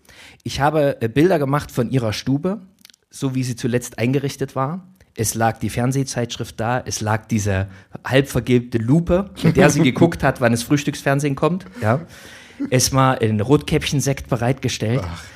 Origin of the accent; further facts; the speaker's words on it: Zwickau, Saxony, Germany; born there; Und wie man es bei mir sieht, ich bin geborener Zwickauer.